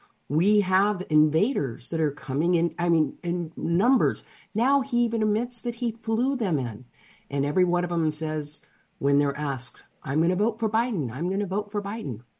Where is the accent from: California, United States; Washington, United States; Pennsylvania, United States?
California, United States; Hi, I'm from California, and I'm never, ever, ever giving up.